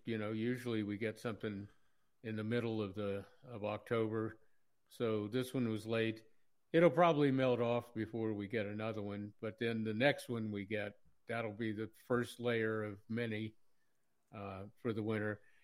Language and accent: English; Ohio, United States; Well, I grew up in Ohio. I dealt with snow before